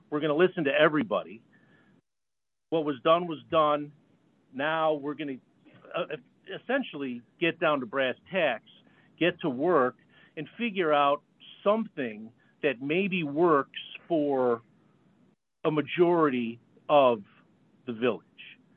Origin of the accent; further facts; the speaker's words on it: Oak Park, United States; I grew up in Oak Park, so I'm very familiar with the area.